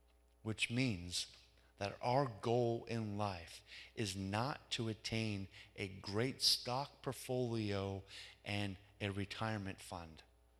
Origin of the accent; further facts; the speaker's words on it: United States; See, as an American, we need to let go of this so-called American dream.